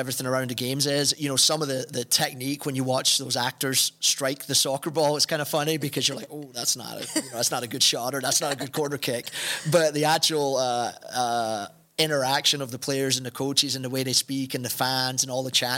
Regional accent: Scotland, United Kingdom; growing up in Scotland and just being a huge fan of British, English, Scottish soccer, it really hits close to home.

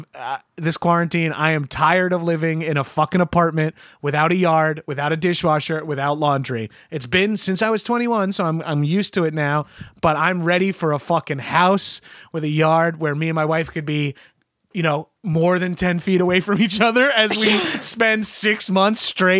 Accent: New York, United States; I'm Italian and I'm from New York, so I have a hard time.

